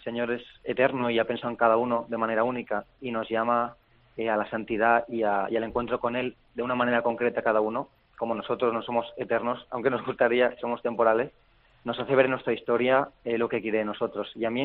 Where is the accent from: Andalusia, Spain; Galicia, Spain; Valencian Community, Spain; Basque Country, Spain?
Valencian Community, Spain; Gandia; Yo soy, bueno, soy el mayor de tres hermanos, somos de Gandía. Y nada, he crecido siempre en una familia cristiana. Mis padres me han transmitido la fe desde pequeño